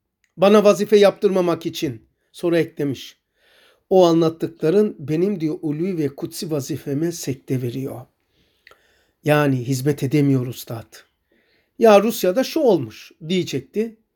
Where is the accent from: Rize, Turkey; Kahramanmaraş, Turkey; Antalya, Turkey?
Rize, Turkey; Biliyorsun ben Rizeliyim.